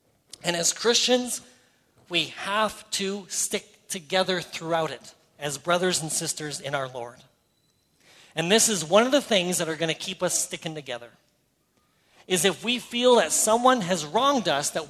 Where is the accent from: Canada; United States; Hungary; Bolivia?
Canada; I'm a Canadian